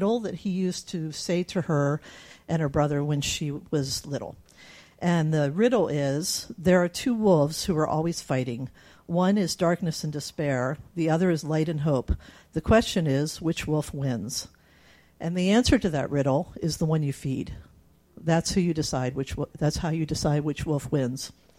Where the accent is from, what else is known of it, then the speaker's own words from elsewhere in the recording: Maryland, United States; because when I was a kid, I grew up in Maryland, and my best friend from childhood lives in Pennsylvania, and I live in Alaska.